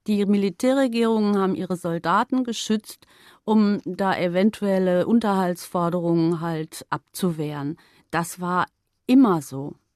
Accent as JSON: {"language": "German", "region": "Upper Austria", "country": "Austria", "tie": "born there", "said": "wo ich geboren bin, in Oberösterreich."}